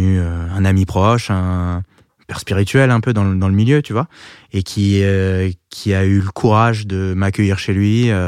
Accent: France; Et je lui ai dit, voilà, je suis français

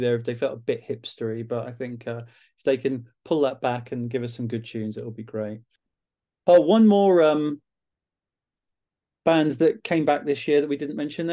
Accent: Ireland; but as a pure Irish soul, it speaks to me.

